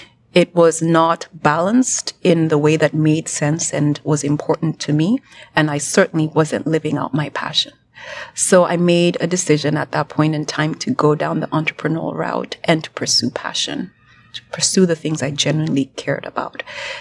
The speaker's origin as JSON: {"language": "English", "country": "Kenya", "tie": "born or raised there", "moved": "as an adult", "lives_now": "United States", "said": "ultimately as a news anchor for several years in my home country, Kenya, and then ultimately immigrated to the United States"}